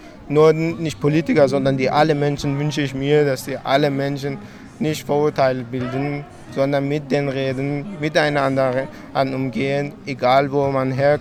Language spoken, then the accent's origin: German; Afghanistan; German is a second language; now in Germany; Und ich würde selbst gerne nach Afghanistan gehen. Es ist mein Heimatland, wo ich geboren bin. Ich kann die Sprache gut sprechen.